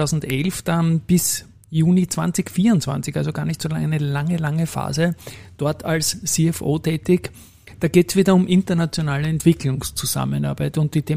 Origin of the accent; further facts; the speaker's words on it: Vienna, Austria; Als Wiener kenne ich das natürlich